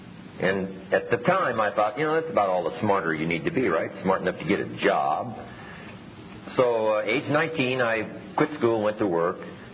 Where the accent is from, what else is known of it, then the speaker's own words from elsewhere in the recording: Idaho, United States; I grew up in Idaho, a little small village in the southwest corner of Idaho. My father still lives in this little farm community where I grew up on the old homestead.